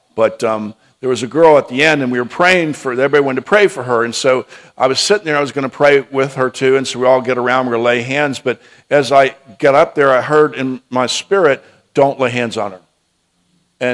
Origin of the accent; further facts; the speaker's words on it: United States; I told her, I said, "I'm from the United States. I'm over here for competition, and I just want to tell you that."